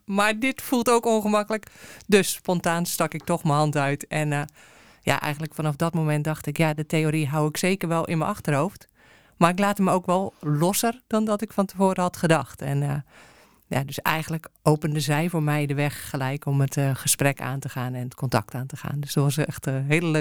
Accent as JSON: {"language": "Dutch", "country": "Netherlands", "said": "als Nederlandse vrouw zomaar een man een hand geven is toch wel"}